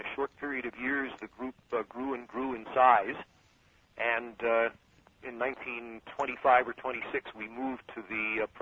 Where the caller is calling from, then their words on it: Keeseville, New York, United States; I'm calling from Keysville, New York, North Country Camps.